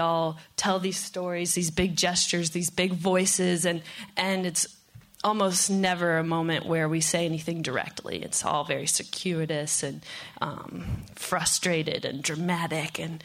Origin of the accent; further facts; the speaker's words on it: Indiana, United States; And we're from Indiana, you know, but for some reason everyone thought we were from Boston.